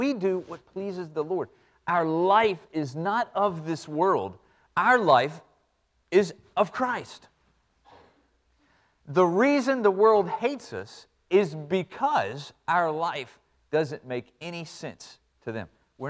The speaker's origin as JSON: {"language": "English", "town": "Chesapeake", "region": "Virginia", "country": "United States", "tie": "born or raised there", "said": "in Chesapeake, Virginia, and I grew up in … in Chesapeake, Virginia, and I graduated from Western Branch High School"}